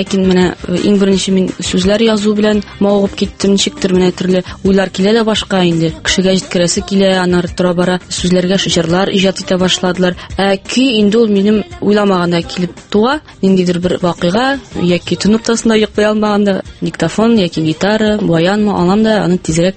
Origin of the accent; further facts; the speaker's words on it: Balanly, Tatarstan, Russia; also born or lived in Naberezhnye Chelny; Минем туган як Мөслим районы. Тумышым белән Чаллыдан мин, ләкин балачагым инде күбрәк менә Мөслим районында, Баланлы авылында үтте. Ул яклар миңа бик якын.